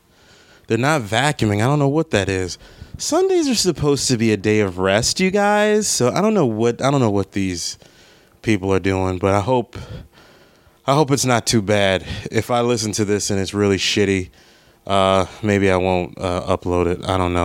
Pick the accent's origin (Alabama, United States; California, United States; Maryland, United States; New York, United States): Maryland, United States; I'm not the hugest seafood fan, and I know that it's blasphemy for me because I'm from Maryland